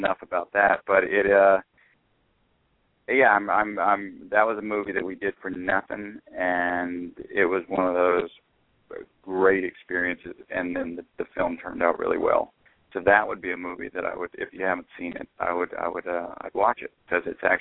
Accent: Atlantic Beach, Florida, United States; I grew up near Jacksonville, I grew up in a little town called Atlantic Beach

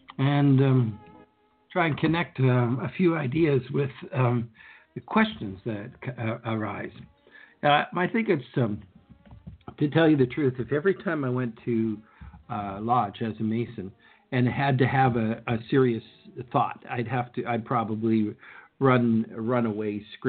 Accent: Canada; the lion's share of our listeners here comes from my home country of Canada.

